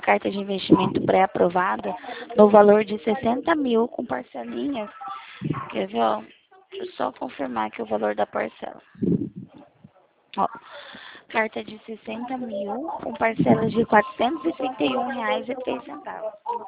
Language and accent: Portuguese; Americana, São Paulo, Brazil; Não, eu sou de São Paulo, Americana São Paulo.